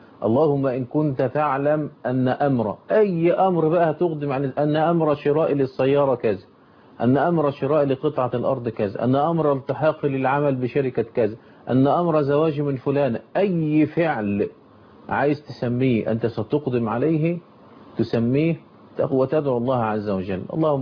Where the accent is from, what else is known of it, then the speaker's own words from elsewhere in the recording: Egypt; طب إحنا عندنا في مصر بناخد بالقول الثاني